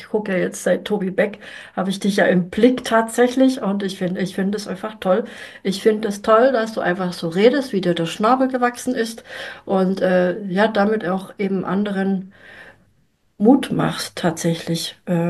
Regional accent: Germany; Wir sind ja nicht nur in der DDR gemeinsam aufgewachsen, wir haben auch einen Burnout erlebt, jeder für sich.

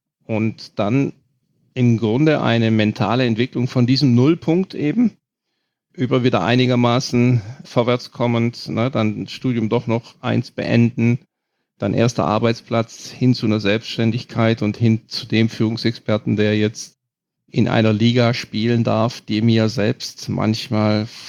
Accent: Germany; ich bin Deutscher

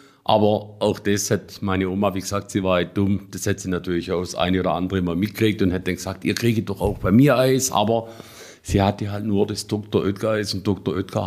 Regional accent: Blumenfeld, Baden-Württemberg, Germany; es gab bei uns in Blumenfeld zwei sogenannte Tante-Emma-Läder, also praktisch Läder für den täglichen Bedarf

